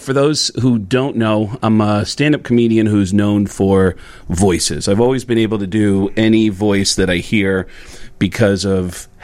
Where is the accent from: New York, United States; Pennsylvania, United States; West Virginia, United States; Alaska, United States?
New York, United States; Bronx; And I never got an accent. I grew up in the Bronx, and everybody in the Bronx sounds like Tracy Morgan, the comedian.